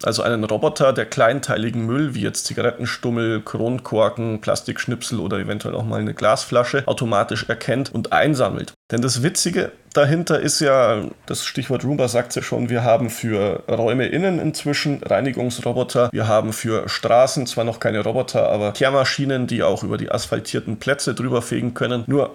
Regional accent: Munich, Bavaria, Germany; Wir sind hier ja auch als Münchner sehr verwöhnt

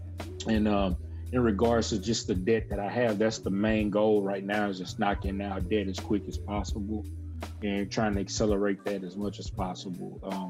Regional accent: Pittsburgh, Pennsylvania, United States; I unfortunately had to go to my hometown in Pittsburgh on Tuesday for a funeral.

